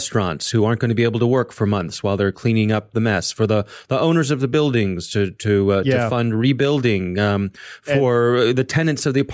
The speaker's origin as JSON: {"language": "English", "town": "Ellicott City", "region": "Maryland", "country": "United States", "tie": "born or raised there", "said": "Yeah, this is my hometown."}